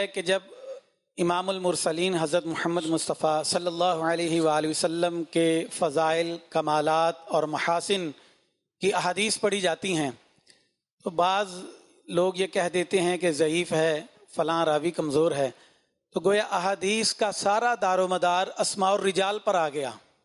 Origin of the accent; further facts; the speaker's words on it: Faisalabad, Punjab, Pakistan; اسلامیہ university Bahawalpur سے، اور میرا فیصل آباد سے تعلق ہے، وہاں بھی ایجوکیشن سسٹم میں چلا رہا ہوں.